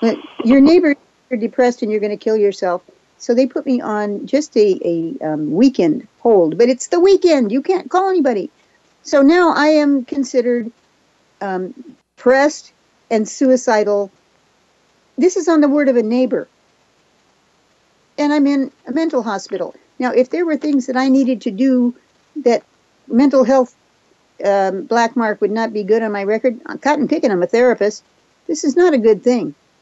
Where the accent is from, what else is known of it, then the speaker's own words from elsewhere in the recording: Japan; first language Japanese; English is a second language; I was raised in Japan. And Japanese people talk a mile a minute. That was my first language, was Japanese.